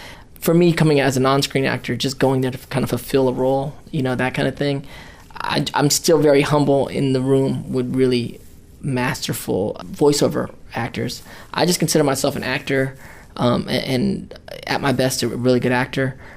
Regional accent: United States; I did a movie called The Debut where I played Filipino for the first time and I'm Filipino American. So that was really important to me to kind of like help lend a voice to my community.

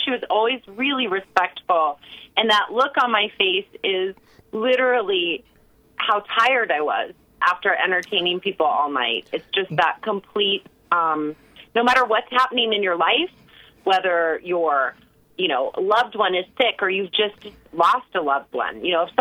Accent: California, United States; I grew up in California. I was a child on a really big farm, so I lived in a very isolated rural environment, and I didn't have any neighbors or siblings

